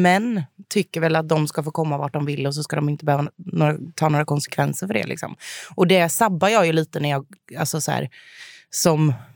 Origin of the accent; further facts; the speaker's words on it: Jönköping, Jönköping County, Sweden; now in Stockholm, Sweden; Och jag bodde även hemma i Jönköping, hemma hos mamma och pappa.